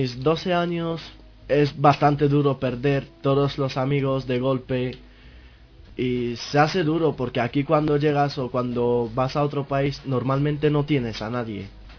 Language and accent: Spanish; Bulgaria; now in Madrid, Spain; Pues, soy de Bulgaria y, ya llevo ya llevo 5 años y pico en España, en Madrid concretamente